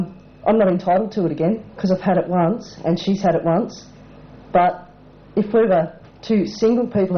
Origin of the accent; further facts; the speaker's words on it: Sydney, New South Wales, Australia; When we bought our house in Sydney, and I'm from Sydney